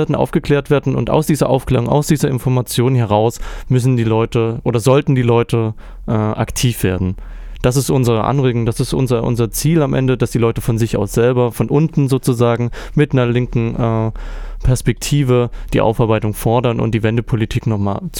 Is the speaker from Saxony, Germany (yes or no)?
yes; Dresden, Saxony, Germany; Ich bin ja 90 geboren und man wächst so ein bisschen damit auf. Also ich komme ja aus Dresden, da war die DDR zumindest gefühlt noch ein bisschen länger